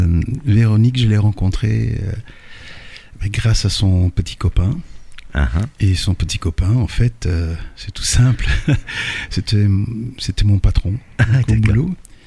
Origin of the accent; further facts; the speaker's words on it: Charleroi, Wallonia, Belgium; je suis né à Rennes Street, hein, donc ici à Charleroi. Hein, je suis Carolo de pure souche, et je suis fier d'ailleurs d'être Carolo.